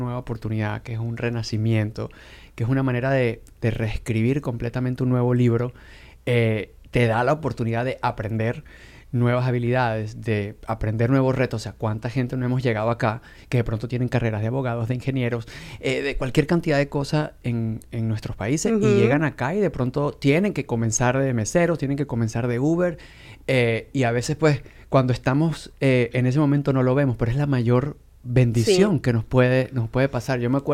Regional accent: Venezuela; moved away; Venezolano, como latino en este país, cuando empezamos a ver, ok, ¿para qué estoy acá?

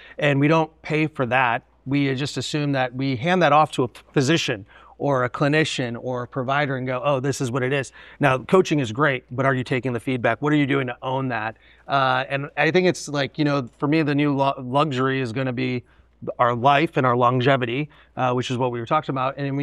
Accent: Cleveland, Ohio, United States; I'm from Ohio. I was born and raised in Cleveland.

